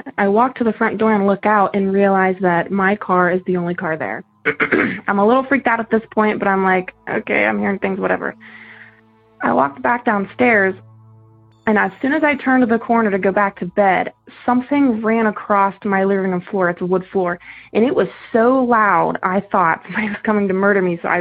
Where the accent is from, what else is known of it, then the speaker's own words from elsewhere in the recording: Howard, Ohio, United States; I'm from Howard, Ohio.